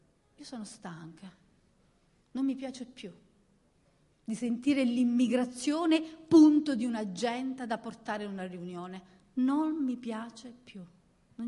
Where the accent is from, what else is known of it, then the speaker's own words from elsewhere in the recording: Licata, Sicily, Italy; now in Palermo, Italy; io sono agrigentina e quando io arrivo ad Agrigento, sono nata a Licata, vivo a Palermo, però quando io arrivo nella mia terra continua ad emozionarmi